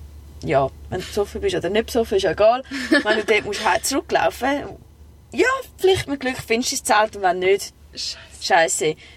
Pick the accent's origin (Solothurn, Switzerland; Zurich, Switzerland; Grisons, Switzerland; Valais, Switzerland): Zurich, Switzerland; bin auch Zürcher.